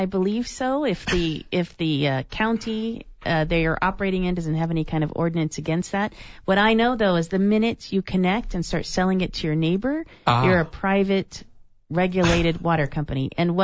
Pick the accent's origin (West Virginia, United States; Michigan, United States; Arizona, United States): Arizona, United States; Tucson; But I know because I'm from Tucson and I'm familiar with the example of Pima Council on Aging